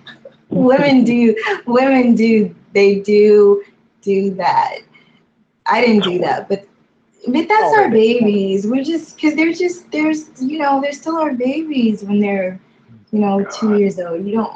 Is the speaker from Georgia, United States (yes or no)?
no; California, United States; And then from my preteens all the way into my adulthood is California. But I was raised in California.